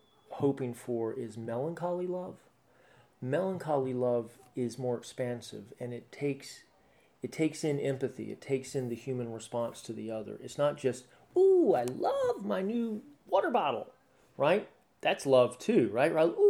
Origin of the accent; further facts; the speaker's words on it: North Carolina, United States; my home state is submerged in water, many of my North Carolinian brothers and sisters are going to want to immigrate.